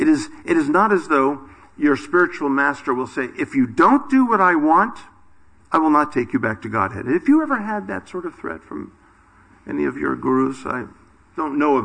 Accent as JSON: {"language": "English", "country": "United States", "lives_now": "United Kingdom", "said": "I mean, you folks are in Britain here, and I'm American, and, you know, we do things maybe a little differently in America."}